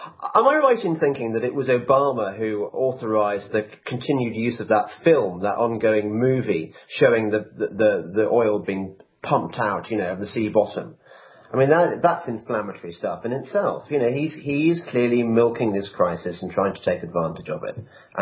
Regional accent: United Kingdom; Yeah, I certainly, despite being British, I have no sympathy whatsoever with BP

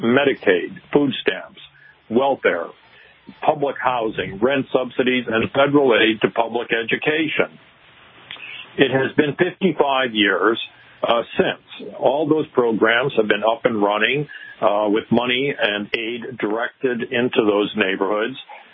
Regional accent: United States; There is nothing that I, as an American, are going to be able to do about that.

